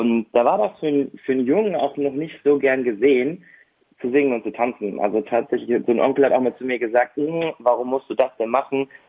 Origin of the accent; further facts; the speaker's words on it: Bottrop, North Rhine-Westphalia, Germany; Ich habe seit meiner Geburt in Bottrop gelebt und dann habe ich hier zwei Stücke selber inszeniert, in meiner Heimatstadt dann auch aufgeführt.